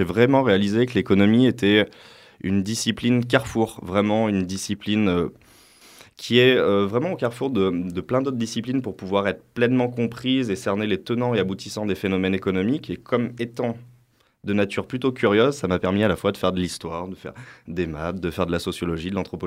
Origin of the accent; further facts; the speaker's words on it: Clermont-Ferrand, Auvergne-Rhône-Alpes, France; moi, je suis natif de Clermont-Ferrand. J'ai fait une grosse partie de mes études à Clermont. J'ai passé un tout petit bout de temps à Lyon, à l'ENS. Et après, je suis revenu faire mon master recherche à Clermont